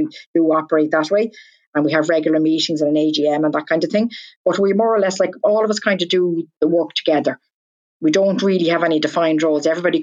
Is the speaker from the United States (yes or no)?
no; Dublin, Leinster, Ireland; I'm from Dublin originally, from Palmerstown, and my brother's a fireman in Dublin